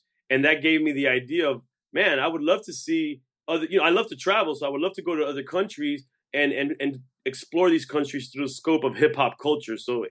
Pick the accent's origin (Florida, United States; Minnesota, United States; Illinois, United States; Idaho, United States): Florida, United States; Miami; also born or lived in Los Angeles; I'm Cuban American. I'm originally born in Los Angeles, California, moved to Miami, Florida at a young age.